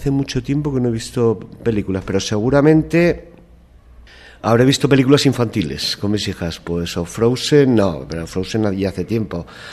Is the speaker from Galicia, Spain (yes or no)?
no; Zaragoza, Aragon, Spain; also born or lived in Madrid / Móstoles / Alfaro; now in Nájera, Spain; Soy de aquí de Nájera. Lo que pasa es que me fui a los 11 años a vivir a Zaragoza. Luego he estado trabajando en Zaragoza, en Madrid, en Móstoles. En Alfaro me he pegado 13 años